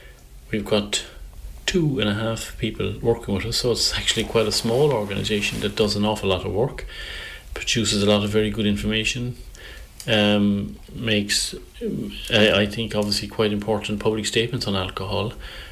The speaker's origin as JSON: {"language": "English", "country": "Ireland", "said": "we're all Irish people who believe something needs to be done about our alcohol problem."}